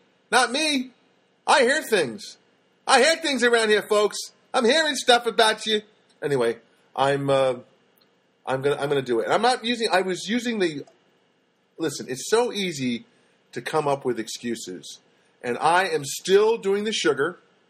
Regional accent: New Jersey, United States; Because I grew up in Jersey.

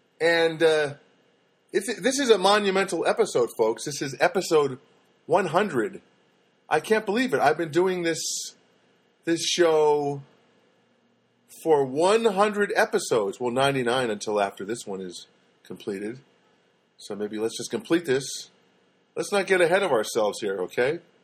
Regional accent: New Jersey, United States; Because I grew up in Jersey.

